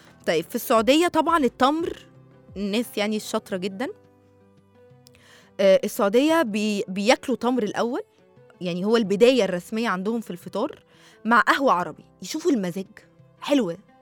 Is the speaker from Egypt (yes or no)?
yes; Egypt; المشهورة عندنا في مصر ورق العنب المحاشي بانواعها